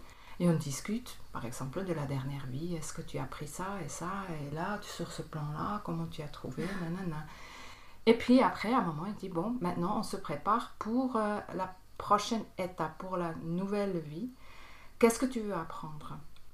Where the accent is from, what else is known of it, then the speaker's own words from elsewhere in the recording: Bern, Switzerland; j'ai 58 ans. Je viens de Berne, c'est en Suisse. J'ai grandi aussi à Berne.